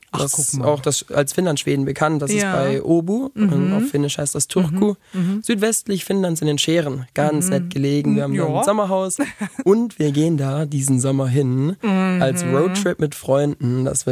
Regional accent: Bad Homburg, Hesse, Germany; born there; Wir haben da nicht gelebt, genau. Ne? Ich bin in Bad Homburg geboren.

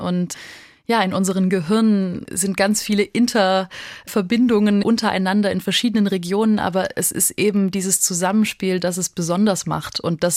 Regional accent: Baden-Württemberg, Germany; Anne Tschichowski ist ja da auch eine Größe bei uns in Baden-Württemberg

